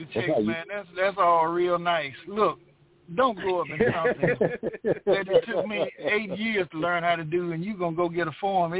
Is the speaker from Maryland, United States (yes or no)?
no; Alabama, United States; I'm from Alabama, which I am from, by the way, and mm-hmm.